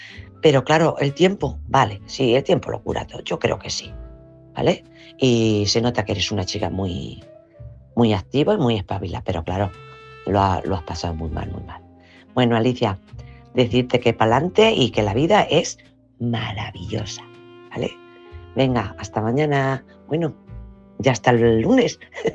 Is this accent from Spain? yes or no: yes; Albacete, Castilla-La Mancha, Spain; de Albacete.